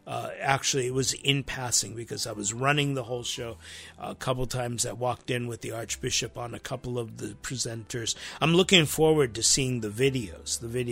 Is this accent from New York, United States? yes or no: no; California, United States; about places in my life that paralleled what Michael had seen, because we're both from the Bay Area